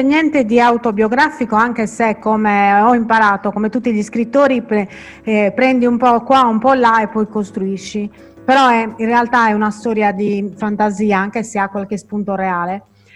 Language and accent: Italian; San Gavino Monreale, Sardinia, Italy; now in Sinnai, Italy; in realtà sono originaria di San Gavino Monreale, non vivo più a San Gavino, anche se rimarrà il mio paese, frequento spesso, ahimè non in questo periodo, vivo a Sinnai, però sono sangavinese doc.